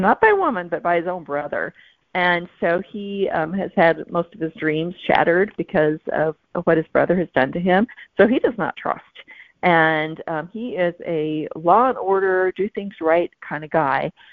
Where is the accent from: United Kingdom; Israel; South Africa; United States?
United States; New Hampshire; And that is just every little New Hampshire town that that I ever saw. And then, cause I grew up in New Hampshire